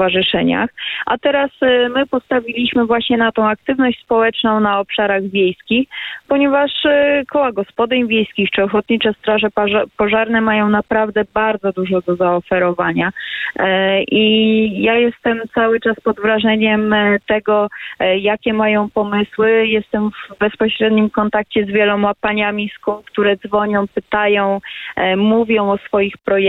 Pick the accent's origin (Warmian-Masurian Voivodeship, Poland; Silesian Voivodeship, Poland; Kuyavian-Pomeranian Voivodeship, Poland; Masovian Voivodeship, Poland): Kuyavian-Pomeranian Voivodeship, Poland; Ja pochodzę spod Włocławka i nasze województwo jest dla mnie zdecydowanie tutaj oczkiem w głowie.